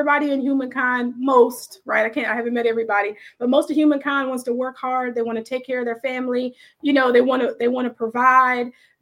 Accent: West Coast, United States; I'm from the West Coast, went to school here in South Carolina.

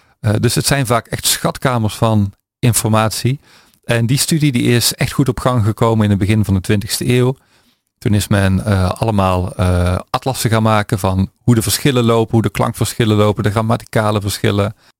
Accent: Drunen, North Brabant, Netherlands; accent: Drunen dialect; mijn grootouders die zijn opgegroeid met het dialect van Drunen, een plaatsje in Noord-Brabant. Je had het misschien al aan mijn accent gehoord.

